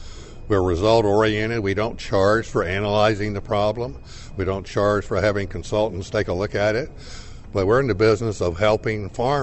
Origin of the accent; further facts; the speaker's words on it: Lakeland, Florida, United States; I'm an attorney from Lakeland, Florida.